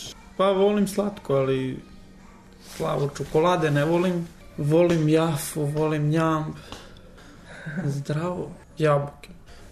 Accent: Ritopek, Belgrade, Serbia; Pa plivali smo na Adi, ali u Ritopeku dole ima Dunav. Kod nas dole ima plaža, lepo su uradili sve, ima skakavanica. Mada je dole malo rizično, ko ne zna da pliva, vuče voda. Ali ja sam dole odrastao

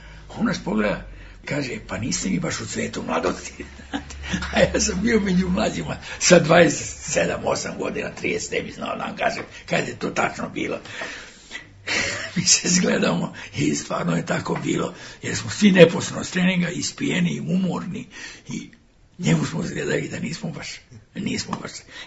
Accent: Serbia; Ja sam prvi Srbin sa zlatnom medaljom individualnom

